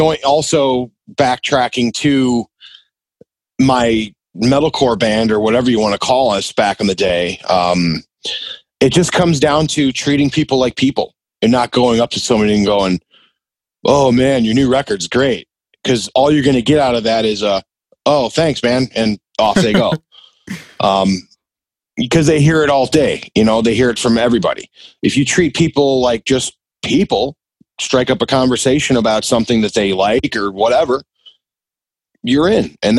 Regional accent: Chicago, Illinois, United States; I'm a drummer. I'm from Chicago.

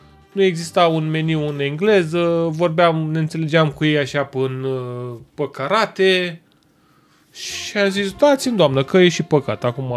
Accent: Romania; doamnă, eu sunt din România

